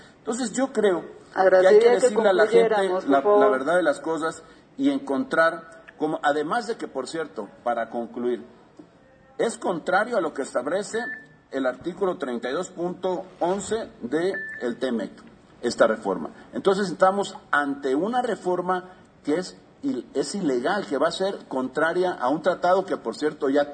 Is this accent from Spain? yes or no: no; Veracruz, Mexico; born there; Yo soy mexicano, nacido en Veracruz.